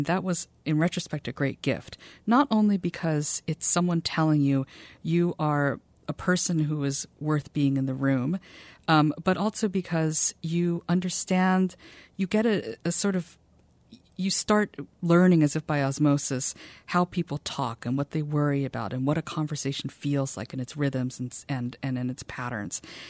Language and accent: English; Los Angeles, California, United States; born there; No, I was born in Los Angeles, I consider Hawaii my home, and I'm a fourth generation Asian American, and the whole family's from Hawaii.